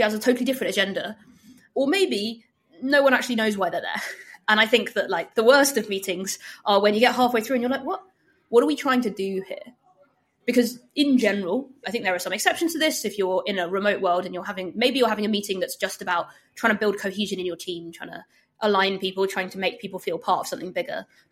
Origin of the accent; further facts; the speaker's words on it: United Kingdom; that's very nice, but I'm British, so I can't take a compliment.